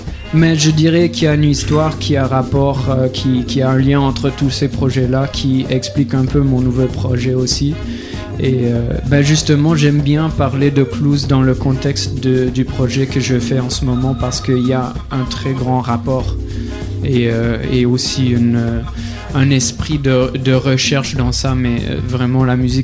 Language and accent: French; Quebec, Canada; first language English; j'ai grandi au Québec dans une famille anglophone, mais dans une école francophone justement et une société francophone, donc. Et j'habite toujours à Montréal, donc je m'expose un peu à cette diversité finalement. Donc je parle l'anglais et le français